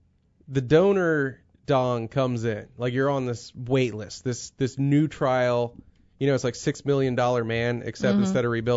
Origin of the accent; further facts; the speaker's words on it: United States; Just by being American, I'm ahead of the curve.